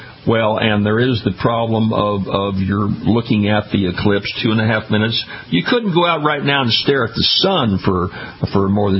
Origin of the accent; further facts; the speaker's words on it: Louisiana, United States; several locations in Louisiana, my home state, more in the northern part of the state.